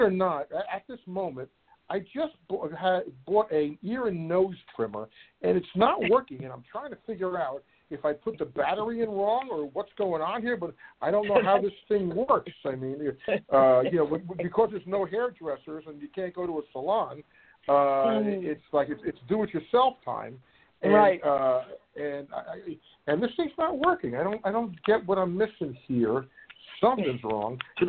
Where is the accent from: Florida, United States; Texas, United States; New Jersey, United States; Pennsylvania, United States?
New Jersey, United States; Union; also born or lived in Newark; Yeah, I'm from Union. Yeah. My brother stayed. We were born from Newark. The family's originally from Newark